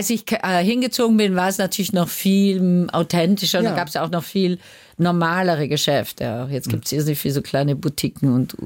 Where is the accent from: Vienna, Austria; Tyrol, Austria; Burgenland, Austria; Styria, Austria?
Vienna, Austria; als Wienerin bin ich ja Traditionalistin